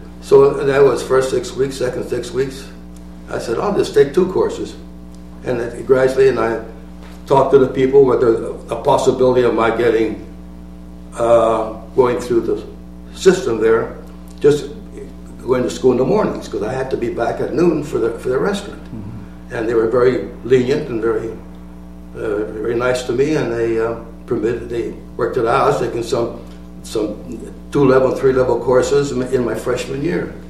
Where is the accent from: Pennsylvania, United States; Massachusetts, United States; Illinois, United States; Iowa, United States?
Pennsylvania, United States; Masontown; I was born in Masontown and went. I was raised there until I went to into the Army.